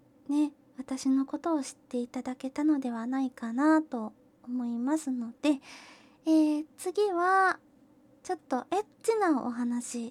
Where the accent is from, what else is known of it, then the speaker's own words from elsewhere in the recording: Kyushu, Japan; 出身地は、九州のどこかです。あまり方言とかも出ないので、あまりわかりづらいとは思うんですが、九州のどこかです。